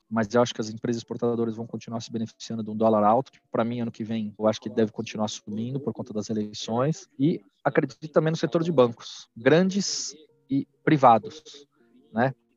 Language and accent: Portuguese; São Paulo, Brazil; eu moro em São Paulo, nasci em São Paulo, tô aqui desde que eu nasci.